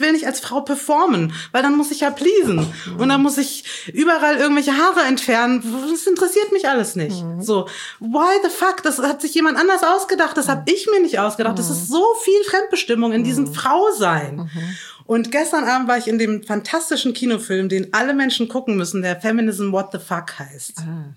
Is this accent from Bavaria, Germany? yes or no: yes; Bavaria, Germany; Ich bin am Chiemsee in Bayern aufgewachsen. Ich war jeden Tag im Wasser. Ich war jeden Tag im Wald. Ich war in der Waldorfschule.